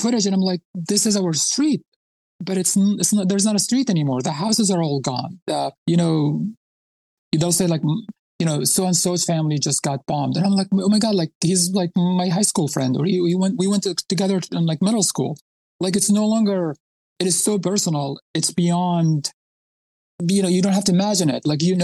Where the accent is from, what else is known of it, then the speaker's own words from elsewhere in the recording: Khan Yunis, Gaza Strip, Palestine; English is a second language; But for me, I grew up in the South, right? So I grew up in Khan Yunis.